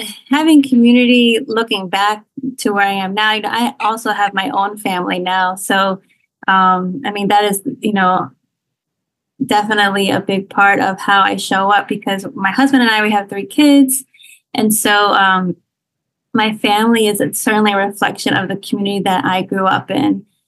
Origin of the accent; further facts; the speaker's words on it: New Jersey, United States; now in Philadelphia, United States; And so I'm in the Philadelphia area, but I'm actually born and raised in Jersey.